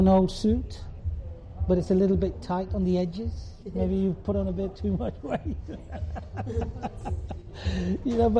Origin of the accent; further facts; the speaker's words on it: Leeds, Yorkshire and the Humber, United Kingdom; the North, I could relate very easy to it because I grew up in Leeds.